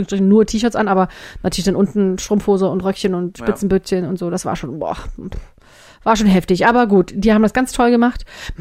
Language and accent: German; East Germany, Germany; Ich komme aus dem Osten, woher soll ich das wissen, was Casala heißt?